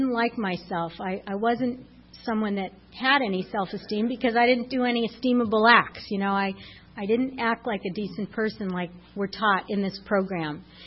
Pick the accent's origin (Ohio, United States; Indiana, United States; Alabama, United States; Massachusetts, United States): Massachusetts, United States; Winthrop; Anyway, you know, I grew up in Winthrop, Massachusetts, and I grew up on a block with the Muldoons and the Monahans and the Murrays